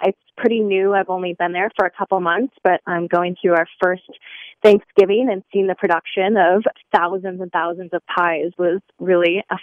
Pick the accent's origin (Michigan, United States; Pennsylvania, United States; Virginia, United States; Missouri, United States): Michigan, United States; I am. I am born and raised in Michigan and have always been here with the exception of a couple years spent in Japan.